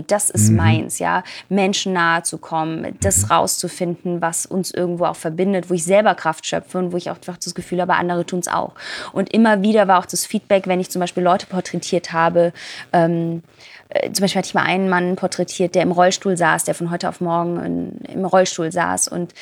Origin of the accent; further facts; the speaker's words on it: Baden-Württemberg, Germany; Und ich komme aus dem Schwarzwald, aus der Nähe von Baden-Baden